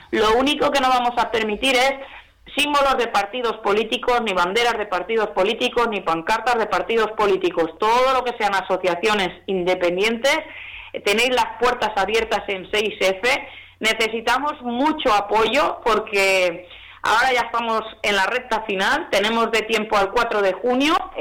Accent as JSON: {"language": "Spanish", "region": "Valencian Community", "country": "Spain", "said": "Porque soy valenciana y se lo debo a mi tierra, se lo debo a mi gente."}